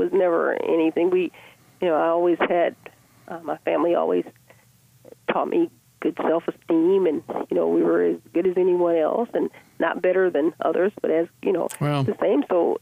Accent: Daphne, Alabama, United States; of Mobile, Alabama called Daphne. And my family's been there since the early 1800s. So, as they say, I'm American by birth, but Southern by the grace of God. So a true Southerner.

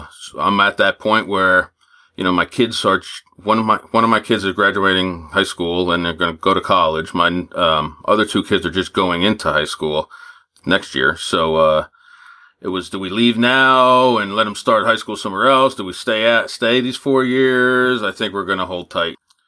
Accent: New Jersey, United States; And I'm from New Jersey, so, you know, there's that.

